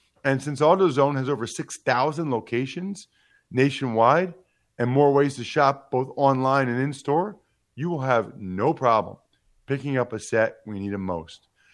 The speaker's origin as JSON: {"language": "English", "region": "Pennsylvania", "country": "United States", "tie": "born or raised there", "said": "You know, so I grew up outside of Philadelphia."}